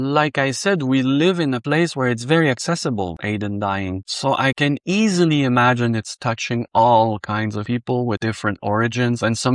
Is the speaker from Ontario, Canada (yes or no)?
no; Quebec, Canada; I come from Quebec is a place where everything is so well written all the time, and the rules are so strict, and you need to respect the budget.